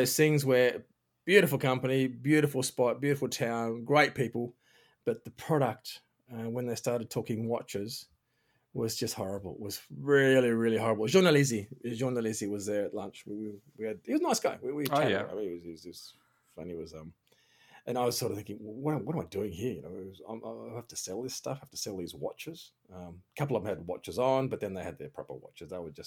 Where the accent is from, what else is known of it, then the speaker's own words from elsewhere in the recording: Australia; And as well, I'm an Aussie.